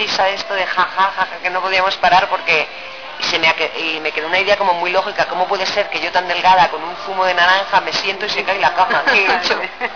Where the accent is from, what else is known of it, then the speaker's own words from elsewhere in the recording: Aragon, Spain; Yo nací en Aragón, soy del Alto Aragón